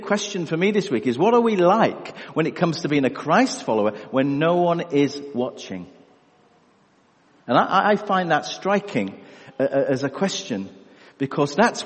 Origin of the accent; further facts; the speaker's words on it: United Kingdom; I used to go to Saudi Arabia quite a lot, the Kingdom of Saudi Arabia, and I was from the United Kingdom.